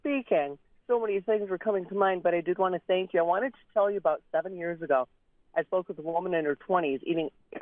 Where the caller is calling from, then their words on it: Michigan, United States; So I'm calling from Michigan.